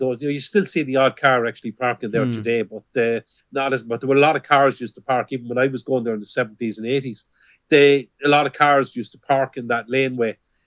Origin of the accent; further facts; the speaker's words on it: Limerick, Munster, Ireland; When I grew up on the Poplar side in the 1970s, I mean, I first went to watch Limerick in the Markets Field in 1971.